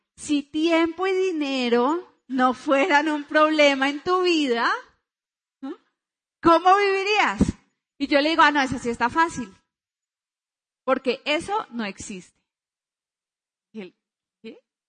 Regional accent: Cali, Valle del Cauca, Colombia; Yo soy caleña, bueno.

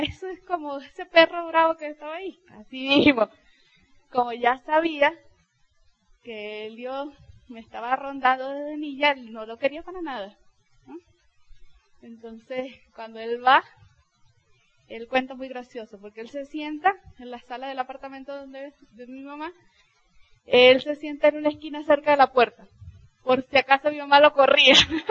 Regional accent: Mérida, Venezuela; born there; Yo nací en Mérida, al occidente del país, casi pegado aquí a Colombia, 8 horas de las fronteras. Hace mucho frío.

